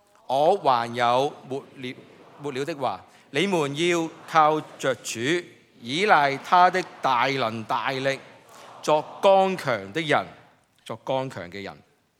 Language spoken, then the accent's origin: Chinese; China; 有时候我们中国人很看面子，